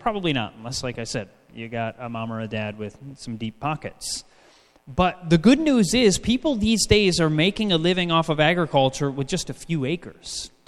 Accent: White Cloud, Michigan, United States; We are from White Cloud, Michigan, just about halfway up Michigan on the west side of the Lower Peninsula.

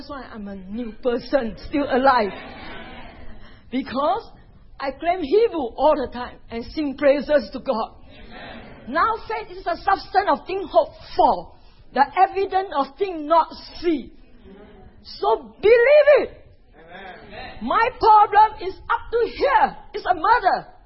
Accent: California, United States; I come from Southern California

